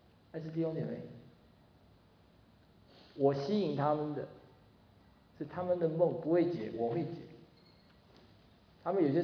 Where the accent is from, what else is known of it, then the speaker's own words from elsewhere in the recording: China; 我们中国人说清官难断家务事